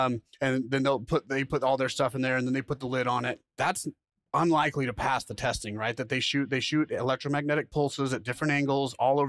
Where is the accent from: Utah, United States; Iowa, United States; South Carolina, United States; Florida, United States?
Utah, United States; We're from Utah, and they're no joke, right?